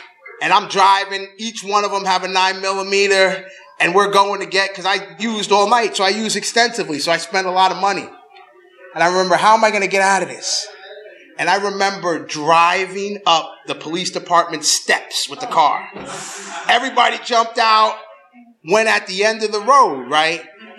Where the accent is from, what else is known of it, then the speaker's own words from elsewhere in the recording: New York, United States; I'm from New York, got clean in Brooklyn, live in Long Island